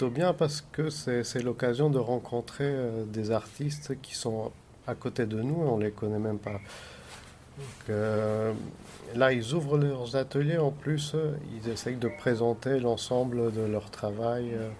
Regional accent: Athens, Attica, Greece; French is a second language; moved away as an adult; also born or lived in Paris; now in Toulouse, France; Je suis d'origine grecque, donc j'ai grandi à Athènes, j'ai fait mes études en Grèce et je me suis installé en France il y a à peu près une dizaine d'années, au départ à Paris, puis à Toulouse. Actuellement, j'ai mon atelier à Toulouse.

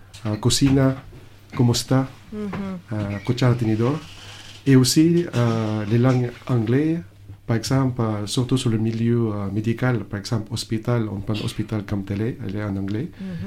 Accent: Bacolod, Western Visayas, Philippines; first language Hiligaynon; French is a second language; moi, je viens de Sainte, des Philippines, de Bacolod, et nous, on parle Ilonggo.

